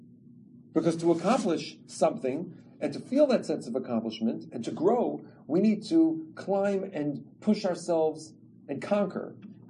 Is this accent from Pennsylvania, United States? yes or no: no; Chicago, Illinois, United States; but I feel like I'm Chicago, so they're my chevra. I'm a Chicagoan.